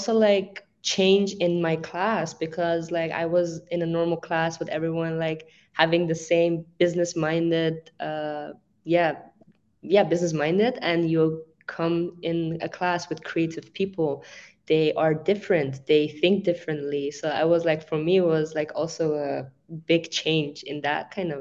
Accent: Netherlands; now in Dubai, United Arab Emirates; I'm 23. I recently actually moved to Dubai to join SAE. I come from the Netherlands

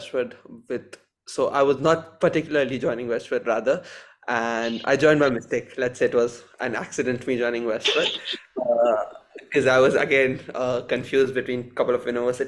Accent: India; So if you guys have not already guessed, I'm from India. So I was born here, and we had to shift back when I was around 4 years old, and then I got back here when I was 14, 15 roughly.

